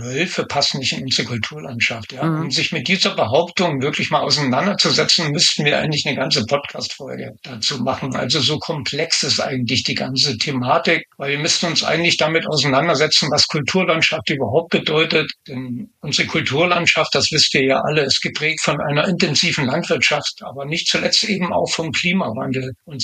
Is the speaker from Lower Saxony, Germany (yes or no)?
yes; Lüneburg, Lower Saxony, Germany; now in Buchholz, Germany; sitze momentan in Buchholz, habe aber meine Heimat auch in Lüneburg noch. Das heißt, ich bin immer hin und her gerissen. Bin oft zwischen Lüneburg und Buchholz in der Nordheide am Hin- und Herfahren.